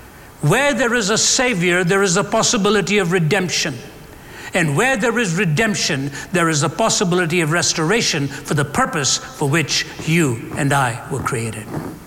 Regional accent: Chennai, Tamil Nadu, India; Why does he take a meager little boy growing up in Chennai, India, and come into his life on a bed of suicide at the age of 17?

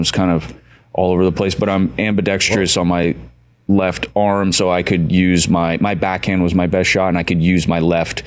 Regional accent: Minnesota, United States; I grew up in Minnesota or was born there.

